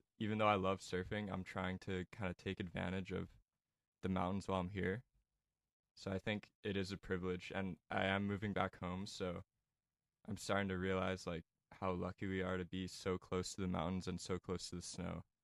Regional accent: Hawaii, United States; growing up in Hawaii, snowboarding and stuff was just like not really an option

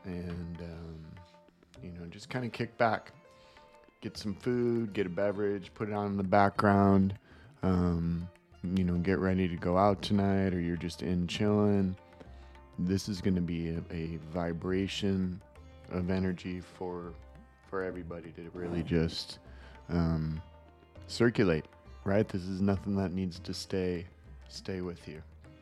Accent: Illinois, United States; I grew up in the Midwest, so, you know, Chicagoland area, so the intense freezing cold and wind and all that.

